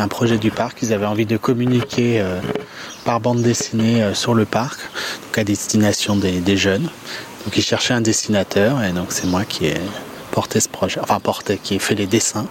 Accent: Paris, Île-de-France, France; Bah moi, je suis un Parisien.

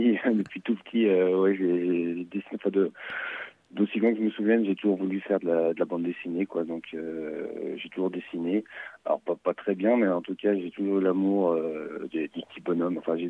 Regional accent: Auvergne-Rhône-Alpes, France; Je suis de Haute-Savoie, ouais.

